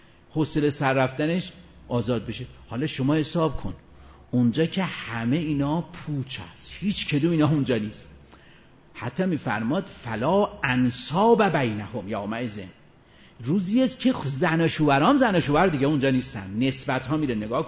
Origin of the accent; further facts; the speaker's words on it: Isfahan, Iran; نه خودم که اصفهانیم، نه خودم که تو اصفهان مثلا مشهورم